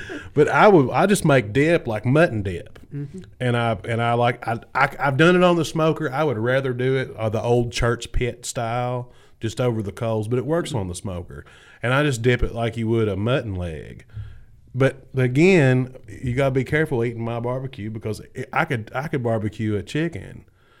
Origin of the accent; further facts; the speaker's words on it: Kentucky, United States; It's just, I'm Catholic and I'm from Western Kentucky. That's what I do, you know. Well, to all my Lexington buddies, I'm from Western Kentucky.